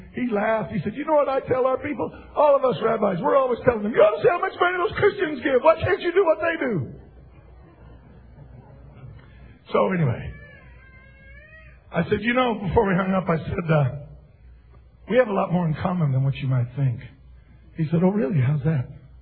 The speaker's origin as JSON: {"language": "English", "town": "Pueblo", "region": "Colorado", "country": "United States", "said": "I was from Pueblo, Colorado."}